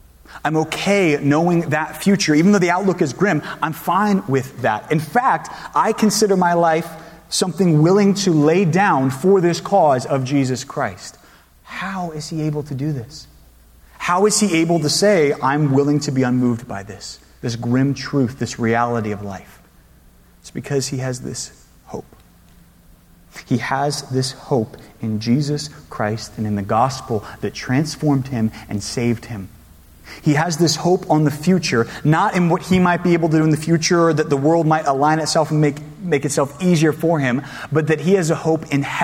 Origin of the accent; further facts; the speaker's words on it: Georgia, United States; I'm from Georgia, so I hate the cold.